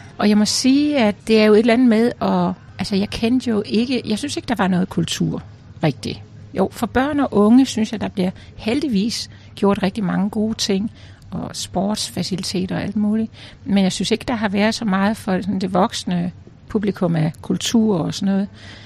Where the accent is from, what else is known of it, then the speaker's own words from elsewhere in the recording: Region of Southern Denmark, Denmark; accent: Funen; bortset fra mit fynske jo, så kommer jeg mere fra Nordsjælland af, hvor min første mand boede, vi boede.